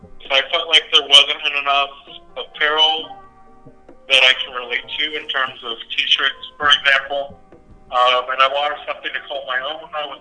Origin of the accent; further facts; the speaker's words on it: San Diego, California, United States; I grew up in Southern California. So, to be specific, North County, San Diego.